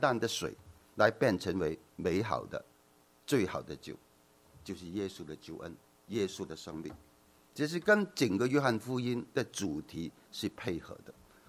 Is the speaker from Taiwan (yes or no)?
no; China; 好像我们在来自中国的都知道